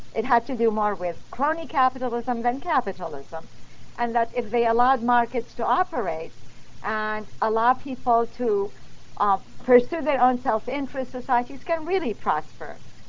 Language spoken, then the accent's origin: English; Iran; now in United States; I'm from the Middle East originally. I'm an American now, but I come from a Middle Eastern background, and I spent my adolescent years in Iran.